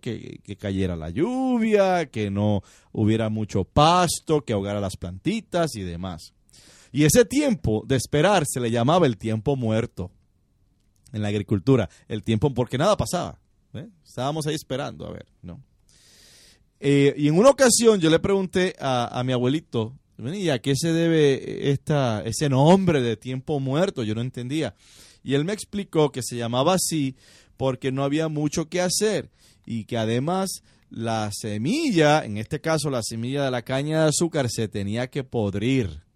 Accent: Puerto Rico; yo me crié en Puerto Rico en la plantación de caña de azúcar en la hacienda de mi abuelo.

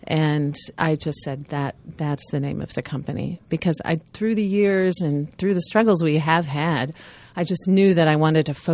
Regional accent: Overland Park, Kansas, United States; And my hometown of Overland Park, Kansas, was just then starting a L'Arche community.

